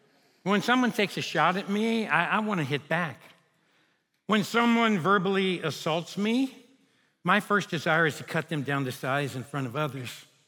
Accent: Kentucky, United States; you all know that I'm from Kentucky.

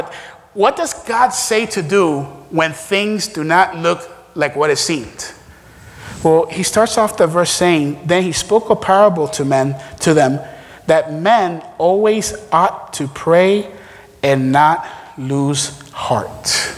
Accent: Florida, United States; And how long ago was the one in Stoneman in my hometown in South Florida?

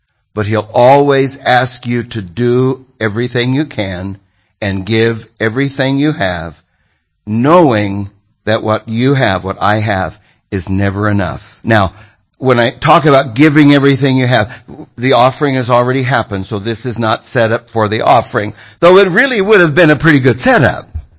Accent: Los Angeles, California, United States; I come from Los Angeles. This has got to be a Hollywood miracle.

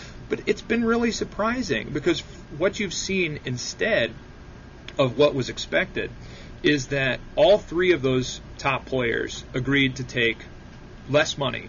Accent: Texas, United States; I grew up in Texas.

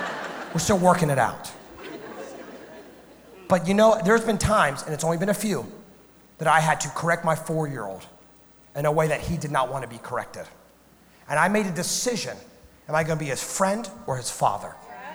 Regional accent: Ohio, United States; I grew up in the Midwest in Ohio, and there is a theme park named Cedar Point.

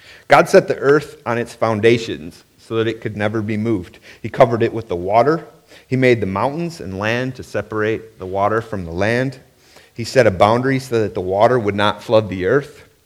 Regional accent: Wisconsin, United States; Now, I'm from Wisconsin, so I know a lot about badgers. We are the Wisconsin badgers.

